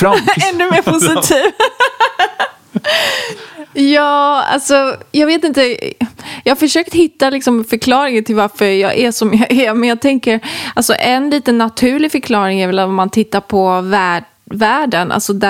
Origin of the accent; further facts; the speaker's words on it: Gothenburg, Västra Götaland County, Sweden; Alltså där jag växte upp. Så jag brukar oftast när jag är i Göteborg promenera runt där med mina barndomsvänner.